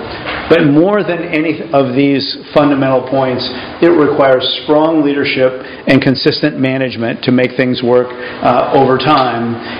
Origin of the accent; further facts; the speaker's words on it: Portland, Oregon, United States; My story is I grew up in Portland, and in the 1970s I got incensed with the berry fields out around the edges of the Portland area getting ground up for subdivisions